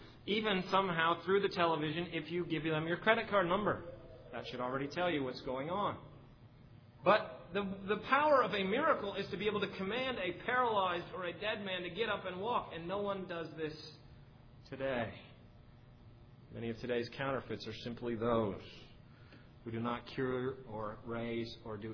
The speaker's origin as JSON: {"language": "English", "country": "Canada", "said": "some of you know I'm a Canadian"}